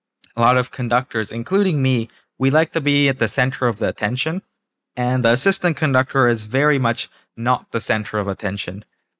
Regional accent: Japan; now in United States; the question about my background growing up in Japan and moving to the US. So moving from Japan to the US was a really fundamental and impactful time of my life

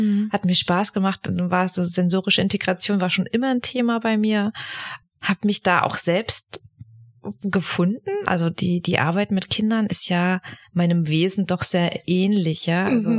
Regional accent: Schwerin, Mecklenburg-Vorpommern, Germany; Und habe mich dann daraufhin in Schwerin damals beworben. Da komme ich ursprünglich her, oben aus Mecklenburg-Vorpommern.

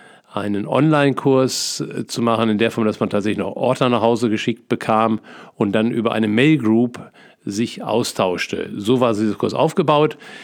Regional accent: North Rhine-Westphalia, Germany; als ehemaliges Kind des Ruhrgebiets liebe ich Theken. Ich bin sozusagen in der Theke groß geworden

